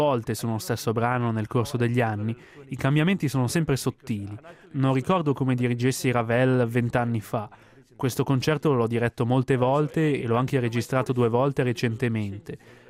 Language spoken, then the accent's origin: Italian; Asturias, Spain; Italian is a second language; Io vengo dalle Asturie, dove è quasi impossibile ascoltare flamenco dal vivo.